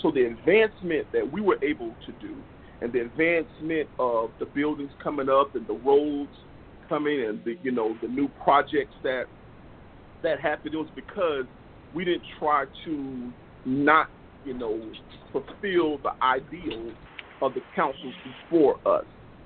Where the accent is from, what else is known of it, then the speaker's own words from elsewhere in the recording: Riviera Beach, Florida, United States; I ultimately chose to become a police officer in Riviera Beach because it was my hometown